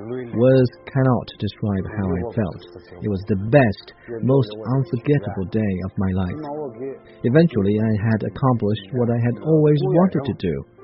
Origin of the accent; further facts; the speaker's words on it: Guyuan, Hebei, China; When I was a child, I lived in southern Guyuan